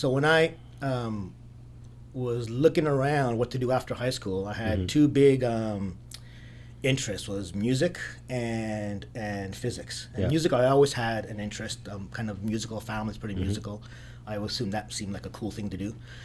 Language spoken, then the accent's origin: English; Toronto, Ontario, Canada; I grew up in downtown Toronto. So I'm a first-generation immigrant. My parents immigrated a couple years before I was born.